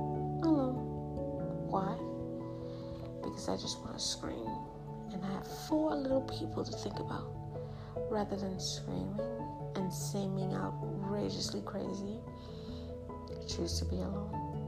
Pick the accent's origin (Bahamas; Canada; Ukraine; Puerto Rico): Bahamas; also born or lived in United States; It meant people from the same place you are from. I was raised in the Bahamas, born in America, so she meant stick with a Bahamian.